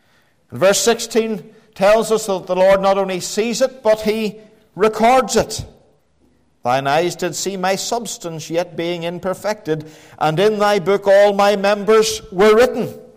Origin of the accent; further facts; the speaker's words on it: United Kingdom; We pride ourselves as British people. Part of our Britishness, we say, is that we defend the weak.